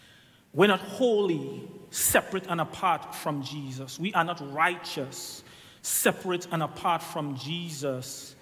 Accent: Trinidad & Tobago; now in United States; But before I came to the U.S., I was an island boy. I'm still an island boy, but I'm from Trinidad and Tobago.

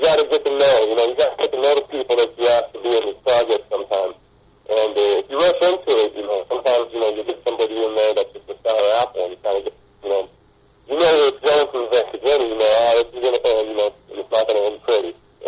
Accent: Phoenix, Arizona, United States; I'm from Phoenix, Arizona, and I played in a solo acoustic for the last 3 years.

